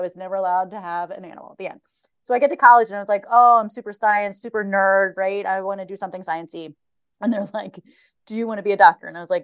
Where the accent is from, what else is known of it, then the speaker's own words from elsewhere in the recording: Philadelphia, Pennsylvania, United States; I can't complain. I grew up in Philly